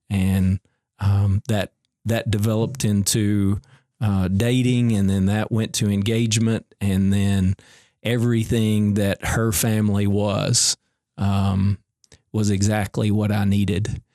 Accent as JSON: {"language": "English", "town": "Morgantown", "region": "Kentucky", "country": "United States", "tie": "born or raised there", "said": "I always said growing up in Morgantown in Butler County, that's where all my schooling years happened. You know, we had one stoplight by the courthouse downtown"}